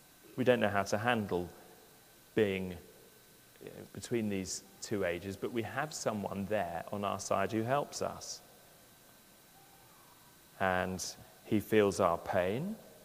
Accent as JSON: {"language": "English", "region": "England", "country": "United Kingdom", "said": "We normally end up supporting South Africa because, being English, we like the underdogs. So that's being English anyway."}